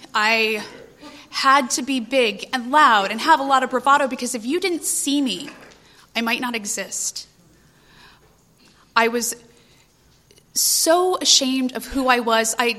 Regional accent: Poway, California, United States; I'm from San Diego, but I am from a little town called Poway. Born and raised, middle-class family.

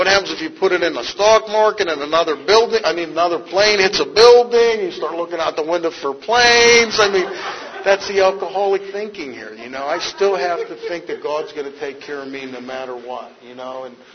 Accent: Pittsburgh, Pennsylvania, United States; now in San Diego, United States; And I grew up in Pittsburgh, and I fished in the river for carp.

